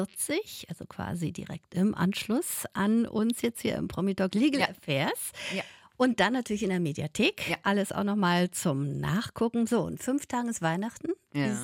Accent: Berlin, Germany; Das habe ich als Berlinerin abends da noch nie gegessen.

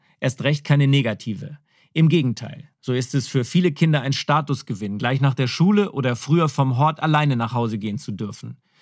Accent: West Germany, Germany; Ich bin in Westdeutschland aufgewachsen und sozialisiert worden.

